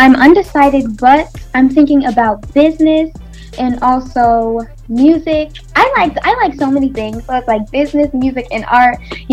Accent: Detroit, Michigan, United States; Oh, so me and Jada, we're both from Detroit.

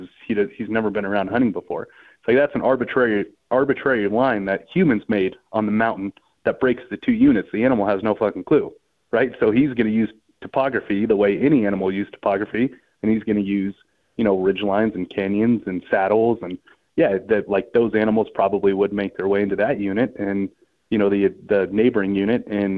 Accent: Nevada, United States; growing up in Nevada, we don't have a lot of tags.

